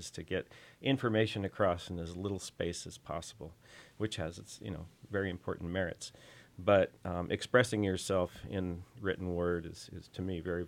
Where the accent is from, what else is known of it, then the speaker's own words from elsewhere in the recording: California, United States; which is quite remarkable for somebody who grew up in California.